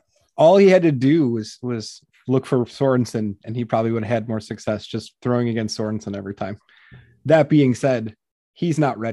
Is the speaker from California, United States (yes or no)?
no; Wisconsin, United States; I'm from Wisconsin, so I got to see him play for a good amount of time before he was in the NFL.